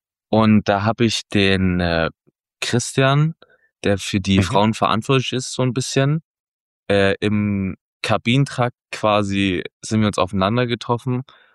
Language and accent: German; eastern Germany, Germany; Bei uns im Osten war es ja mal so, da sind immer die gleichen Teams